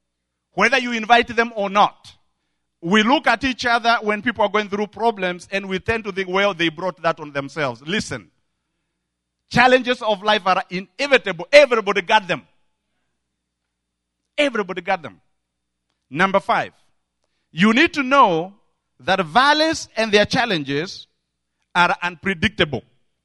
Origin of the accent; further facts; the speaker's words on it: Kenya; Or as we say, as a Kenyan, I would say hot.